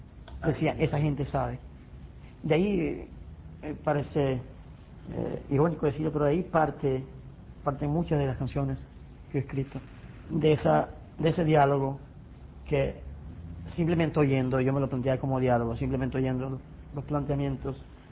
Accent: Falcón, Venezuela; Soy de la parte occidental de Venezuela, del estado Falcón. Crecí en Paraguaná, en la península de Paraguaná, zona de explotación petrolera, de la refinación del petróleo.

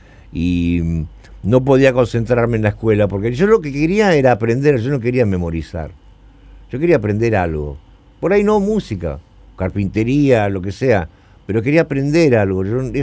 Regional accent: Argentina; No te olvides que yo vengo de la Argentina

